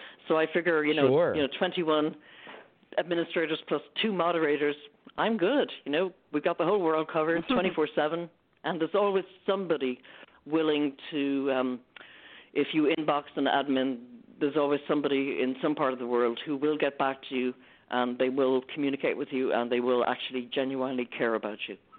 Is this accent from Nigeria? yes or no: no; Ireland; accent: Irish; it's my lovely Irish accent.